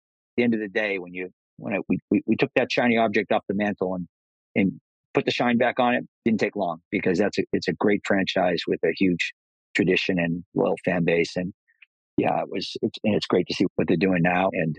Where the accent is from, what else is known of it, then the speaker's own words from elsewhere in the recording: Boston, Massachusetts, United States; And it was almost a surreal moment as a kid growing up in Boston, never imagining looking for the cheapest ticket to a Sox game and then bringing the Dodgers to Fenway.